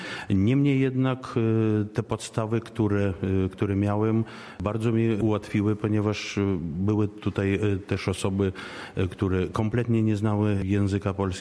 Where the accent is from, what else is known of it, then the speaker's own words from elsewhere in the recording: Riga, Latvia; Pochodzę z Łotwy, z Rygi. W mojej rodzinie kultywowano od zawsze tradycje polskie. Właściwie w tych tradycjach wyrosłem.